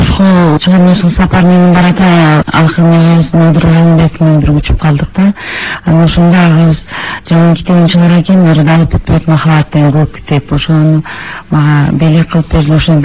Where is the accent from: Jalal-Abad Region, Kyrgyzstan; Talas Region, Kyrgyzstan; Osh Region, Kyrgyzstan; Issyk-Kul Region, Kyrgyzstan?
Issyk-Kul Region, Kyrgyzstan; ысык көлүн жээгинде чоңойдум.